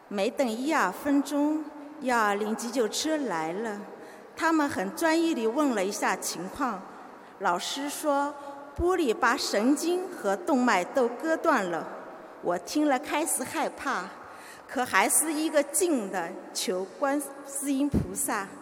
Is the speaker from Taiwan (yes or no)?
no; Shanghai, China; 我是上海的